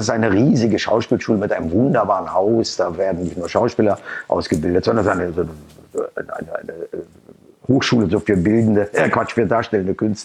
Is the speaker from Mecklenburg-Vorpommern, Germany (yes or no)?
yes; Schwerin, Mecklenburg-Vorpommern, Germany; Bin ich in Schwerin gewesen. Und Schwerin ist meine Heimatstadt.